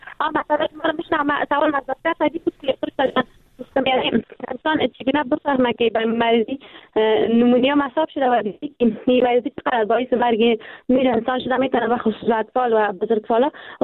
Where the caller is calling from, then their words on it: Kabul, Afghanistan; فعلا از کابل صحبت میکنم.